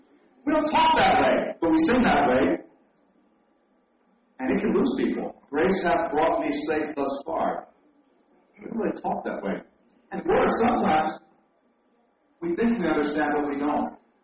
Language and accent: English; Nigeria; When I go to Nigeria, I tell them, although I'm from Nigeria, I tell them